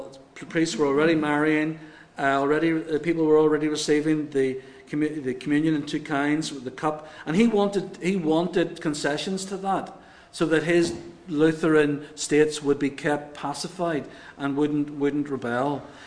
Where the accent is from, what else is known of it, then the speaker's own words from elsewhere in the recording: Ireland; because I'm Irish